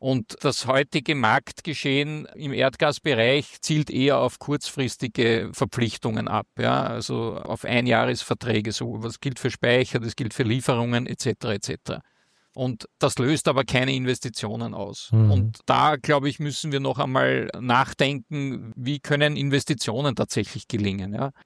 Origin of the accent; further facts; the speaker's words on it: Austria; Also das ist gerade eine Diskussion bei uns in Österreich